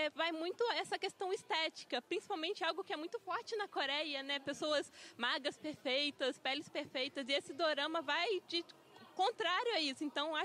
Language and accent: Portuguese; Volta Redonda, Rio de Janeiro, Brazil; Volta Redonda, interior do Rio de Janeiro.